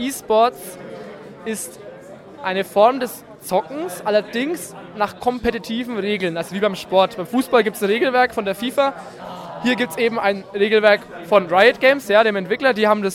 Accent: Puschendorf, Bavaria, Germany; Also ich bin aus Puschendorf ursprünglich

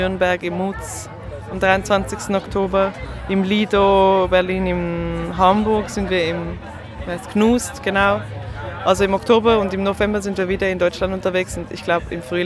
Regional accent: Zurich, Switzerland; Das habe keine Ahnung, weil ich bin aus Zürich halt.

